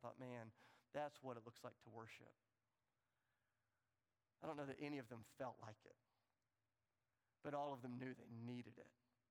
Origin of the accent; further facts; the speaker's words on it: the South, United States; But I'm from the South and I'm a Christian, so I do what we do.